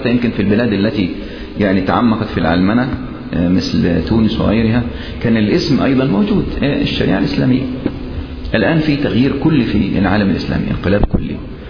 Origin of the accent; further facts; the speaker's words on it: Sohag, Sohag Governorate, Egypt; أذكر في بلدي أنا من سوهاج كنت أذهب وعمري تقريبا حوالي 10 سنوات أو 15 سنة